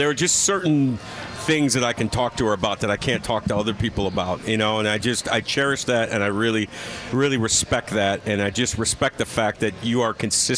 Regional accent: Northeast, United States; You know, I'm from the Northeast.

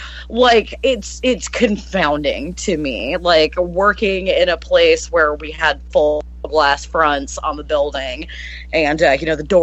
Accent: United States; I don't have a problem with being an American who loves trash. Like, I'm definitely, like, a product of my culture.

